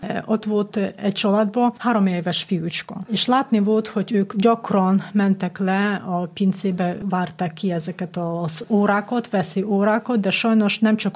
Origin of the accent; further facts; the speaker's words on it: Ukraine; now in Hungary; mert mégis érezni, hogy mi ukránok vagyunk, nem eredeti magyarok